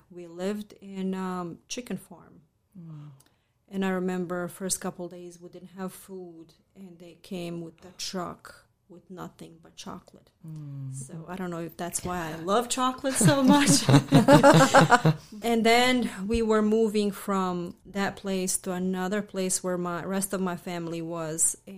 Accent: Bosnia & Herzegovina; now in United States; Okay, so I'm from Bosnia. I grew up pretty much in war. We left Bosnia 1997, and that's when we came to the United States.

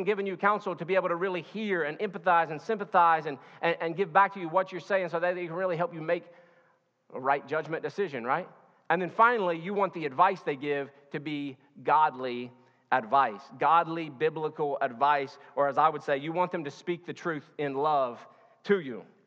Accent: Kentucky, United States; actually from my home state of Kentucky.

